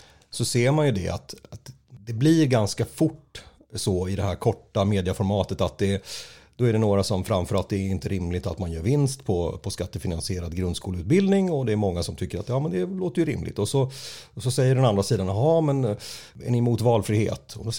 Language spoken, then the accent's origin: Swedish; Västerås, Västmanland County, Sweden; Jag är uppvuxen i Västerås